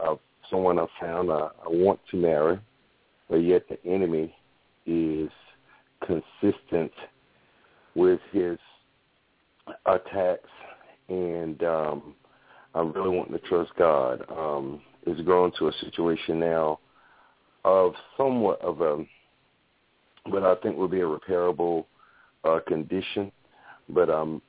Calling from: Durham, North Carolina, United States; I'm from Durham, North Carolina.

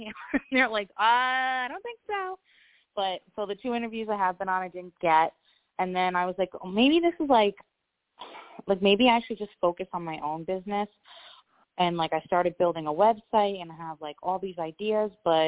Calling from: Florida, United States; I'm calling from Florida.

